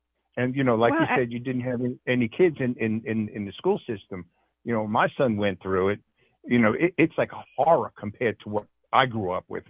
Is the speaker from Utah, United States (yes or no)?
no; New York City, New York, United States; we're from the North, you know, we're from New York City